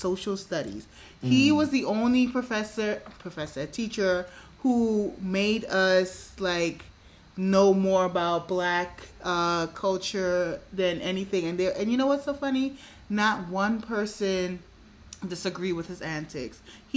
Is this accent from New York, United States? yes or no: yes; Brooklyn, New York, United States; We were all Afro-Latin, Puerto Rican, Dominicans. I grew up in East New York, Brooklyn, and we all had that.